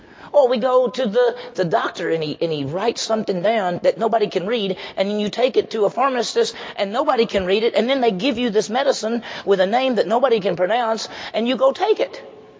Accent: Vicksburg, Mississippi, United States; And my hometown got second place. But anyway, I was living in Vicksburg

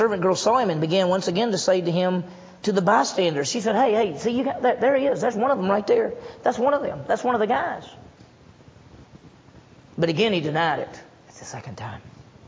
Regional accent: Mississippi, United States; I mean, can you tell if I'm from Mississippi? Can y'all tell if I'm from Mississippi? You can. I have an accent.

